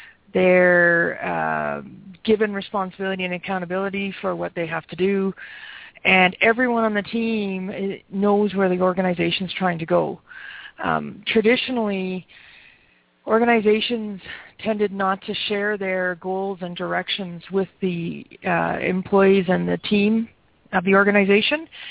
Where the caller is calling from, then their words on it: Calgary, Alberta, Canada; I'm calling in from Calgary, Alberta, Canada.